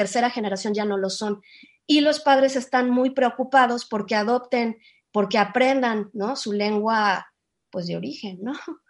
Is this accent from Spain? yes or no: no; Mexico; Yo estoy en México, yo soy mexicana y soy maestra de español hace poquito tiempo.